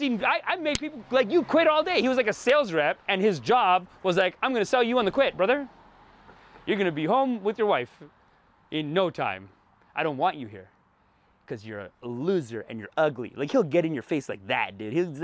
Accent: Canada; I'm a Canadian prince, brother. I'm a Canadian prince.

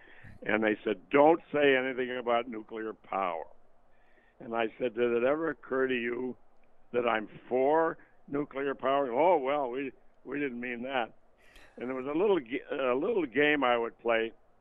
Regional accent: Buffalo, New York, United States; also born or lived in Jamestown, United States; I'm originally from Buffalo, and I also lived in Jamestown for a while

